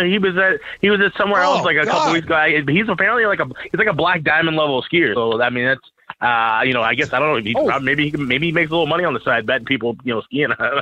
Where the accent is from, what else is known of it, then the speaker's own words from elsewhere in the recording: Chicago, Illinois, United States; now in Minnesota, United States; Growing up in Chicago, went through the dead years with the Hawks and watched the Wolves, and now I live here in Minnesota, just blocks away from Ice Center.